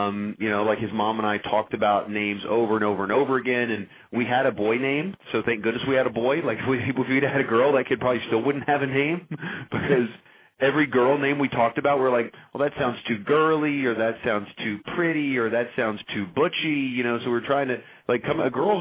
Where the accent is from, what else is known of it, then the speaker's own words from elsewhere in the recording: West Virginia, United States; Like, I grew up in West Virginia.